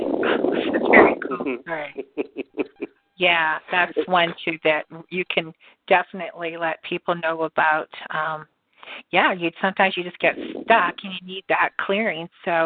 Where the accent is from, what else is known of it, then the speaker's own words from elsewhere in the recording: Canada; as a Canadian, you're always looking as to, that the U.S. dollar is a Canadian dollar